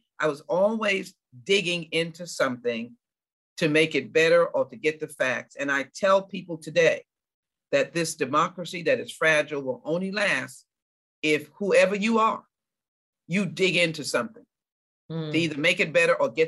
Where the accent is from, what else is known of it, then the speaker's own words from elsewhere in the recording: United States; accent: American; I could tell I was, you know, an American in terms of my accent.